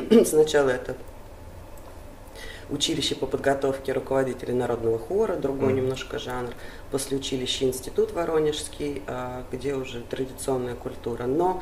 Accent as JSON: {"language": "Russian", "town": "Dmitryashevka", "region": "Lipetsk Oblast", "country": "Russia", "tie": "born or raised there", "said": "Я родилась в селе в Липецкой области, село Дмитряшевка. До 1954 года это были северные уезды Воронежской губернии, Воронежской области. А в 1954 году вот это отошло к вновь образованной Липецкой области."}